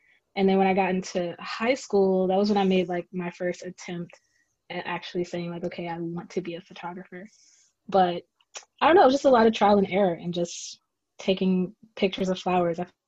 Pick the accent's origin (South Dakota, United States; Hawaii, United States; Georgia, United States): Georgia, United States; now in DMV, United States; But yeah, I was raised in Summon, Georgia, but I currently live in the DMV.